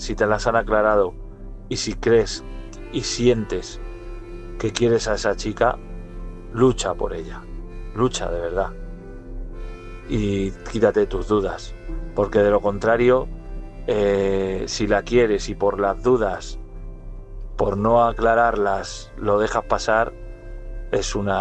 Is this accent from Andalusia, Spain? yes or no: no; Valladolid, Castile and León, Spain; de Valladolid.